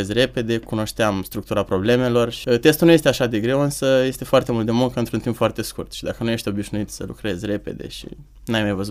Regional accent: Romania; now in United Kingdom; Pe mine personal nu m-a afectat niciodată să spun sunt român

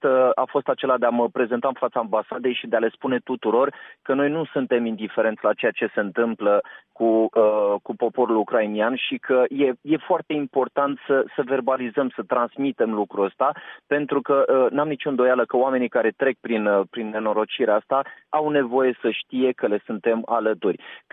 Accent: Moldavia, Romania; Eu sunt moldovean și sunt mândru de asta și vă fac o mărturisire. Așa. În orele mele de istorie, da, mă trezesc uneori când mă ia pe mine valul și povestitul că revin la accentul meu natural

